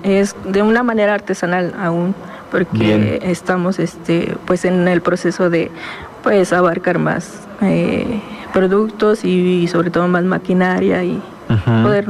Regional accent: Mexico

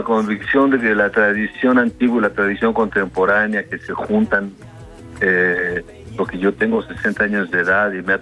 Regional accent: Mexico City, Mexico; born there; porque nací en la Ciudad de México y todas las tradiciones se juntan aquí, y las vanguardias también.

